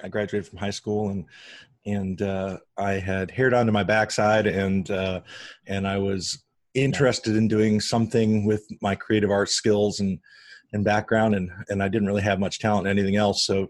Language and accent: English; Flint, Michigan, United States; I came from a very blue collar area at that time. I grew up outside the Flint, Michigan area, which has obviously been known for a lot of problems.